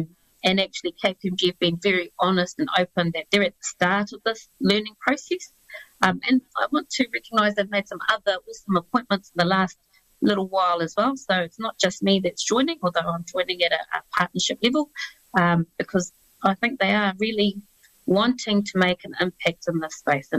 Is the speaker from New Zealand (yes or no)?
yes; Auckland, New Zealand; growing up in Auckland